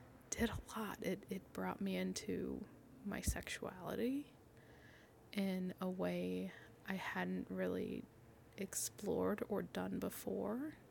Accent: Texas, United States; moved away; I'm Texan, to be quite honest, originally, and I still identify as Texan, but I'm in the Midwest now.

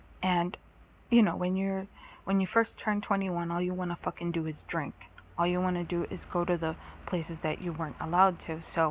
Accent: Chicago, Illinois, United States; Like, you guys, I'm from Chicago. There's a lot of sixes in Chicago, not a lot of tens.

